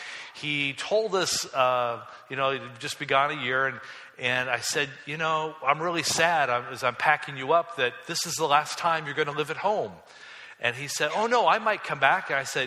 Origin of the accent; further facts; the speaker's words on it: Michigan, United States; I'm from West Michigan, and so we're used to weather like this, and we make it out, we gather to worship.